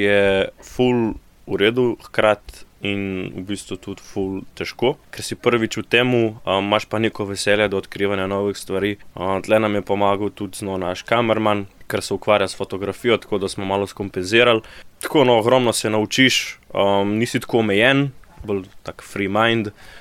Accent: Vrsno, Gorizia, Slovenia; prihajam iz Vrsna

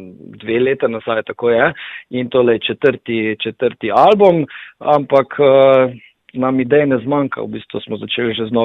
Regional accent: Celje, Savinja, Slovenia; jaz nisem točno iz teh koncev, ker sem Štajerc in iz Celja, to je v bistvu tam grad blizu Unca.

